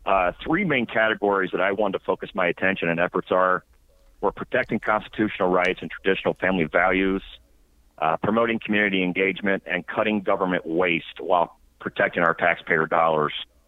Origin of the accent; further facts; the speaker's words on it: Indianapolis, Indiana, United States; moved away as an adult; As you mentioned, I am from Indianapolis, born and raised there. Moved to South Dakota, the Black Hills, about 9.5 years ago.